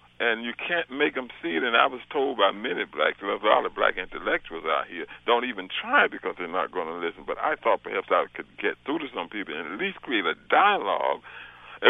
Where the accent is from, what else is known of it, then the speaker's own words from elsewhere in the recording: Georgia, United States; I remember right back in 1955, I grew up in Georgia doing segregation.